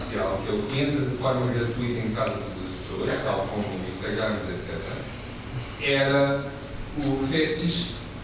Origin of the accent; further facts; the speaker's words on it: Portugal; eu cresci numa aldeia muito pequena em Portugal.